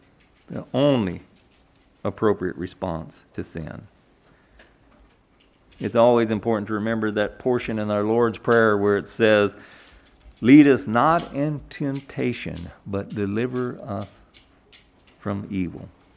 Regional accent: Arkansas, United States; when I was a kid growing up in Arkansas, my best friend had a motorcycle.

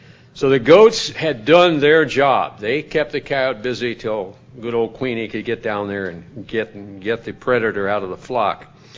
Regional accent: South Dakota, United States; We didn't have goats when I grew up in South Dakota. We were cattlemen. So we had cattle.

